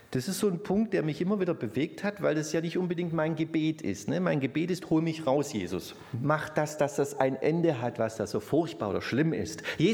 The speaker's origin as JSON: {"language": "German", "region": "Baden-Württemberg", "country": "Germany", "said": "Und das ist ja sehr irreführend als Schwabe, wenn man auf Pellworm ist"}